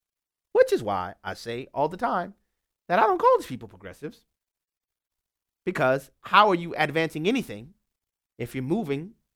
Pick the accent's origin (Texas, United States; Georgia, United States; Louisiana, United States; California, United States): Louisiana, United States; We'll start in my home state, Louisiana, where Chris is on the line.